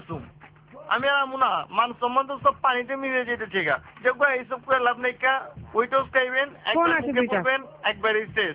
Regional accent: Dhaka, Dhaka Division, Bangladesh; accent: Dhakaiya; first language Dhakaiya; আমি ঢাকায় ভাষায় কথা বলবার পারি কই শুনে পারে ঢাকায় ভাষায় কথা কইতে আমার ঢাকায় ভাষা আমার মাতৃভাষা

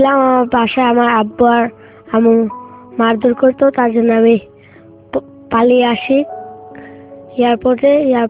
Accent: Gazipur, Dhaka Division, Bangladesh; আমার বাড়ি গাজীপুর।

